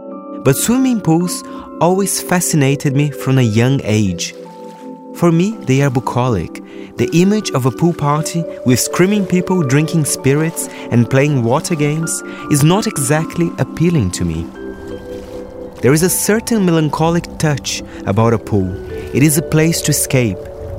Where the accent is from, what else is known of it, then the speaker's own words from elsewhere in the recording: São Paulo, Brazil; now in London, United Kingdom; Growing up in Brazil, I was lucky to live in a house in Jardim Passárgada, in the suburbs of São Paulo, with a lovely mid-sized pool, complete with a wooden deck.